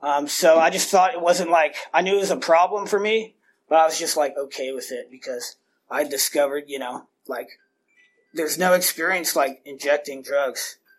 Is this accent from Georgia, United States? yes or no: no; Riverside, California, United States; I was born in Riverside. My father was a police officer. My mother has a master's in child development. And so I grew up in a very loving, amazing home.